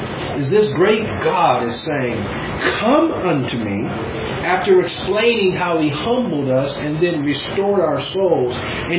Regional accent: United States; And as an American, I have to make sure that I'm gracious and I'm kind.

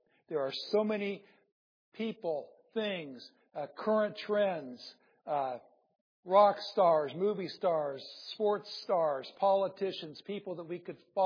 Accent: Iowa, United States; I grew up in Iowa. It was cattle and hogs mostly, and not sheep that I recall.

